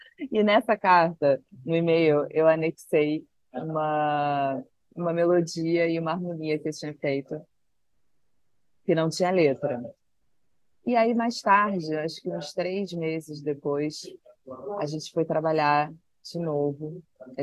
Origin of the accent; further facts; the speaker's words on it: Rio de Janeiro, Brazil; born there; E depois tem esse regresso ao Rio, à minha cidade, um reapaixonamento, a cidade onde eu nasci.